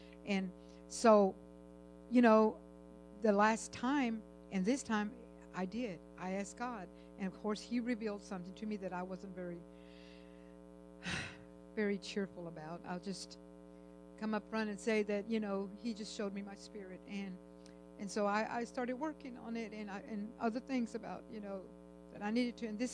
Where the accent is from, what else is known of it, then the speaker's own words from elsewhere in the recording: Texas, United States; now in Arkansas, United States; And I tell you what, I'm from Texas, and I have never had the opportunity to drive with a Texas license